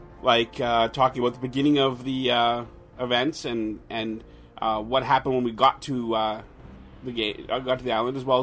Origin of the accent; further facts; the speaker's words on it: Canada; I'm too Canadian to be a gangster.